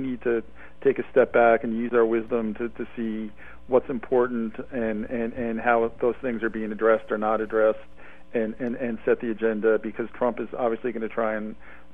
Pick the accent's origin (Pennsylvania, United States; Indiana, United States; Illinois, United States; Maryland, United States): Pennsylvania, United States; It happened to be in my home state of Pennsylvania, but it could have been anywhere.